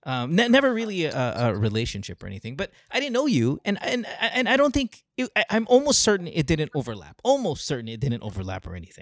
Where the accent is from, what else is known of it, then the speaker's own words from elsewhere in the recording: Los Angeles, California, United States; We grew up together in Los Angeles as children.